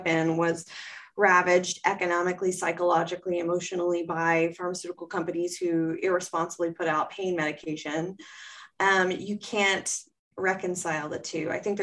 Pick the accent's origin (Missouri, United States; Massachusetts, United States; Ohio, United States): Ohio, United States; I'm from Southern Ohio, where Ohio, Kentucky, and West Virginia come together.